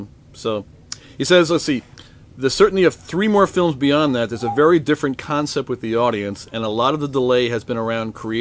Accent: Australia; born there; accent: Australian; the Australian like, accent is very hard to lose. I know, because I was born in Australia.

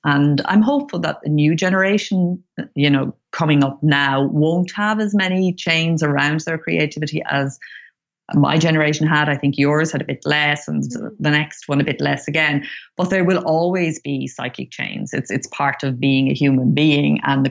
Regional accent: Ireland; I grew up in Ireland.

